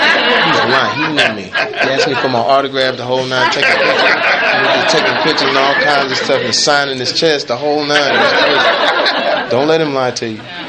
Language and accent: English; Texas, United States; You know, even growing up in Texas, I just thought it was black, whites, and Mexicans.